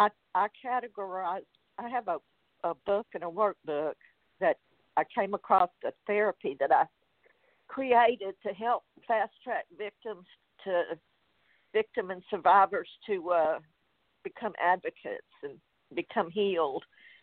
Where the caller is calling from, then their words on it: Louisiana, United States; Thank you. I'm calling from Louisiana.